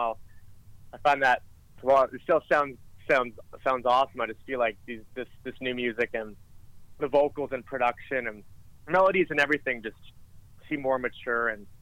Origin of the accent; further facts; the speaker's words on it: Alberta, Canada; I'm from Alberta too, so I feel like I get the best of both worlds with the mountains up there as well.